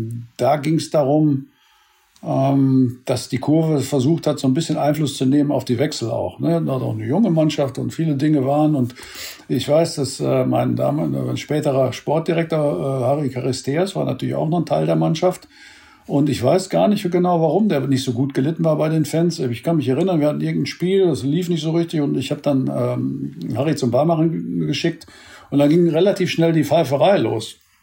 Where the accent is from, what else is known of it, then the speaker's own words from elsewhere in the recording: North Rhine-Westphalia, Germany; born there; da wo ich geboren bin im Münsterland